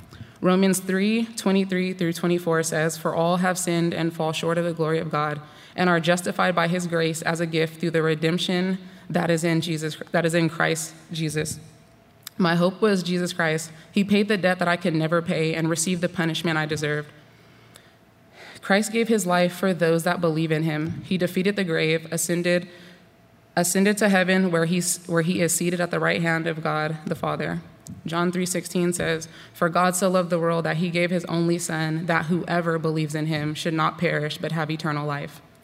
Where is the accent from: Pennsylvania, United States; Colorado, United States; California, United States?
California, United States; I grew up in Northern California in a single-parent household.